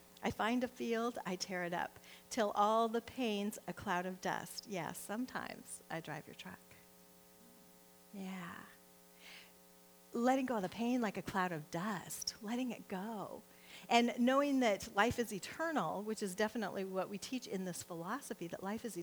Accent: Nebraska, United States; And I'm from Nebraska, where it's all about we're going to go visit the grave sites.

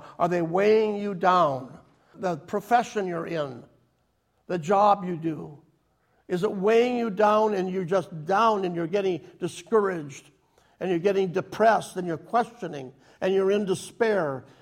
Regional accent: North Branch, Minnesota, United States; When I was a kid, growing up in North Branch, Minnesota, with no money, I didn't know I was poor and my dad was rich.

